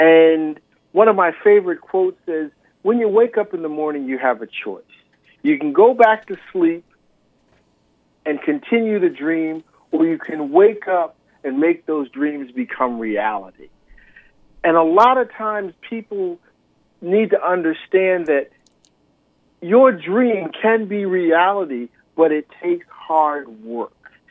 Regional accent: Camden, New Jersey, United States; I've come from the inner city. I grew up in Camden, New Jersey, and for those of your listeners who know where Camden is, Camden's right next to Philadelphia, and it was a nice place to grow up

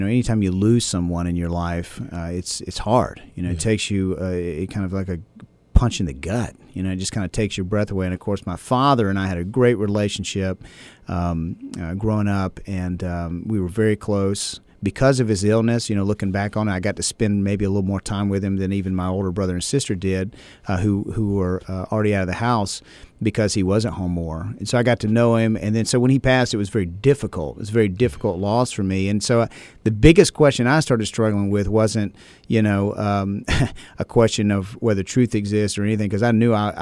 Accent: Atlanta, Georgia, United States; born there; also born or lived in South Carolina; But, yeah, man, I was born in Atlanta, Georgia, moved to South Carolina.

